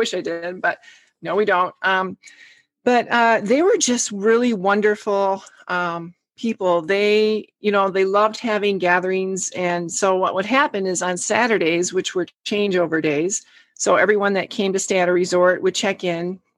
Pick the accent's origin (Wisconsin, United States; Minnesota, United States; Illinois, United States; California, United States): Wisconsin, United States; now in Michigan, United States; Well, I'm originally from Wisconsin, and currently I live in Michigan with my family.